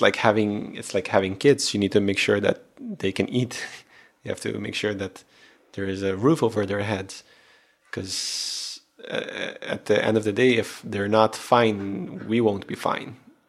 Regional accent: Aruba; But then again, I am from Aruba. I do have the Aruban blood in me

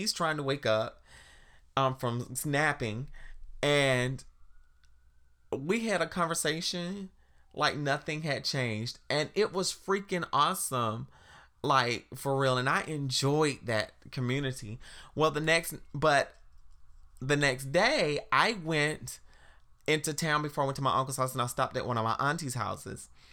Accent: South Carolina, United States; it reminds me of growing up in South Carolina and trimming the tree at my grandmother's house

